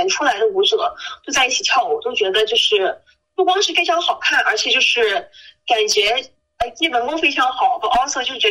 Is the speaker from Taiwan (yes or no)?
no; United States; 我们这些在美国出生美国长大的孩子